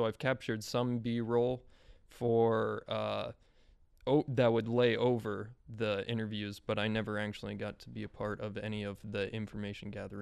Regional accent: Ankeny, Iowa, United States; I'm a sophomore digital media major, and I'm from Ankeny, Iowa.

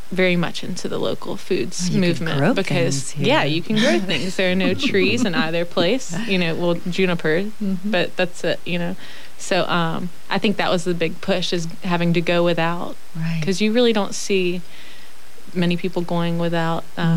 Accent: Birmingham, Alabama, United States; I grew up in Alabama, Birmingham, and on an urban farm.

